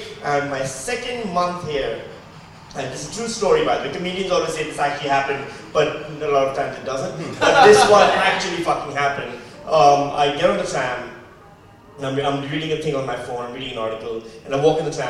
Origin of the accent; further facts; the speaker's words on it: Pakistan; also born or lived in Western Australia; now in Melbourne, Australia; Let's see, I'm from Pakistan. I used to live in Pakistan. And then I moved to Western Australia, where I lived for 4 years